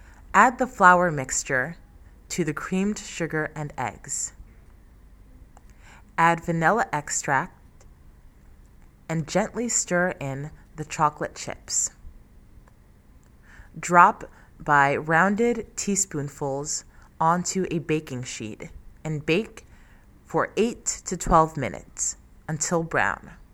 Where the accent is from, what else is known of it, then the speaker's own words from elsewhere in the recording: New York City, New York, United States; now in Paris, France; I am from New York City in the United States and I live in Paris.